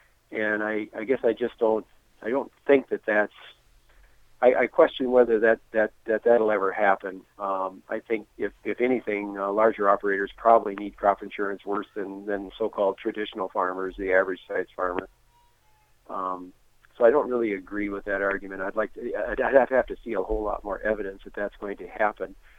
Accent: Gaylord, Minnesota, United States; and I'm from Gaylord, Minnesota.

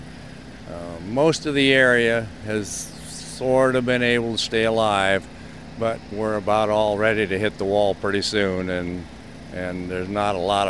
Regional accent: Winston, Missouri, United States; We're from Winston, Missouri, which is about 10 miles north of Cameron, right along I-35.

